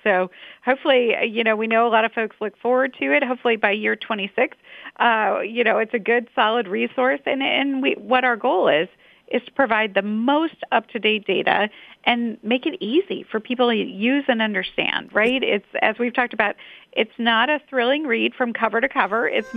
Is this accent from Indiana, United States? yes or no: yes; Indiana, United States; I grew up in Indiana, all, you know, day one, born and raised here, and we know that Indiana can be a fantastic place to be a kid.